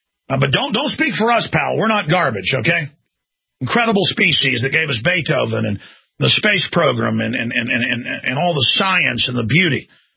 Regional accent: Dallas, Texas, United States; And I grew up in Dallas, and it's still there.

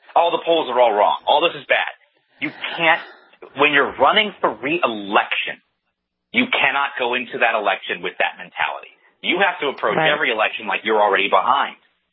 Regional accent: California, United States; Like in my home state here in California

